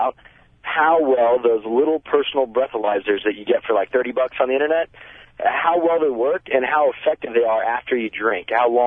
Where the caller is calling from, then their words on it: Yorba Linda, California, United States; I'm calling from Yorba Linda.